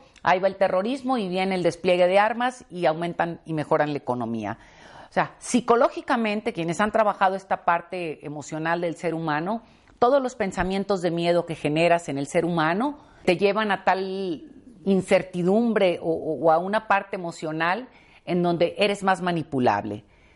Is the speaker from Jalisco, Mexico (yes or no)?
no; Sinaloa, Mexico; yo soy de Sinaloa